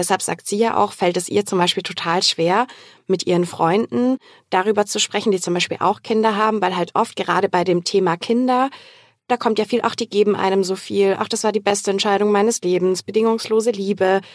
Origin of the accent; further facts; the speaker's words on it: Southern Germany, Germany; ich komme aus Süddeutschland